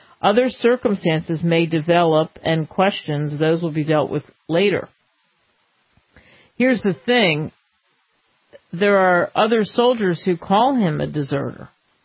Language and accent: English; Cherry Hill, New Jersey, United States; And he was a Camden, New Jersey native, not too far from where I grew up in Cherry Hill.